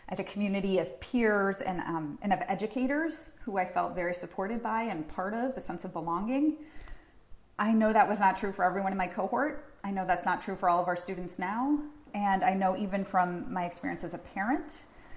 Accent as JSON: {"language": "English", "town": "Cambridge", "region": "Massachusetts", "country": "United States", "tie": "born or raised there", "said": "So I'm a native Cantabrigian. I grew up in North Cambridge on Sherman Street, which is a pretty major street, and went through the Cambridge Public Schools K-12 myself."}